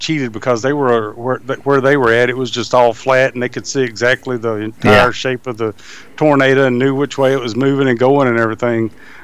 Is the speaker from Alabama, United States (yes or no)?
yes; Alabama, United States; I grew up in Alabama, and which most of my time growing up in Alabama was it really like central to southern Alabama